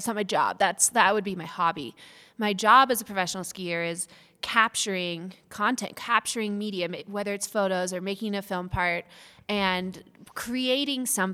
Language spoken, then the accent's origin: English; Truckee, California, United States; I grew up in Lake Tahoe, California.